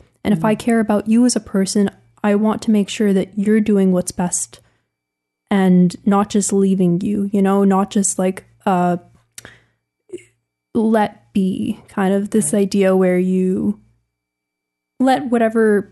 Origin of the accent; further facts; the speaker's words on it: Toronto, Ontario, Canada; I'm 26 years old. I grew up in Toronto, Ontario. I attended the University of Toronto